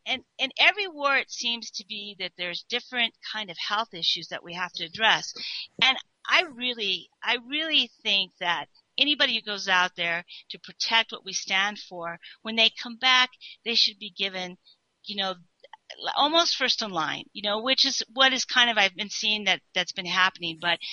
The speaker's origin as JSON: {"language": "English", "country": "United States", "tie": "born there", "said": "I sat there and I thank God that I was born in America"}